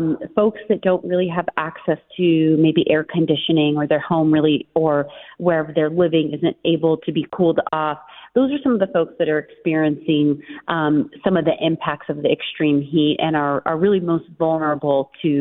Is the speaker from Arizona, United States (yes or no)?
yes; Tucson, Arizona, United States; I'm from Tucson